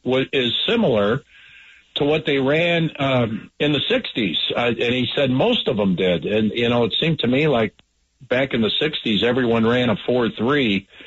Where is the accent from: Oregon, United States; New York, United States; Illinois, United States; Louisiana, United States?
Illinois, United States; Chicago; And when I grew up in the Chicagoland area, they showed the Packer games as much as they showed the Bear games.